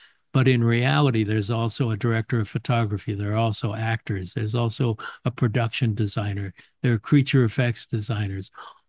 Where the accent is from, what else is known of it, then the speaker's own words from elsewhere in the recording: San Fernando Valley, California, United States; And I was brought up in the San Fernando Valley.